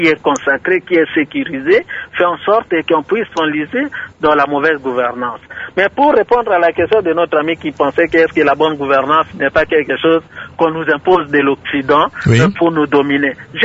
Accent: DR Congo; ce premier point-là n'est pas encore une réussite chez nous en République démocratique du Congo

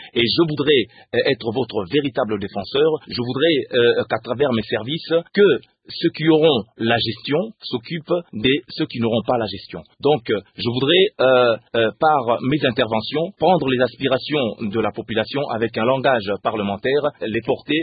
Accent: Kasaï, DR Congo; Et chez nous, au Kasaï, on dit, il y a un adage

